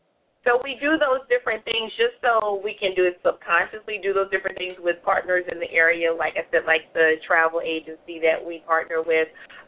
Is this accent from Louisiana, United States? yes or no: yes; New Orleans, Louisiana, United States; I'm originally from New Orleans. So I have always eaten gumbo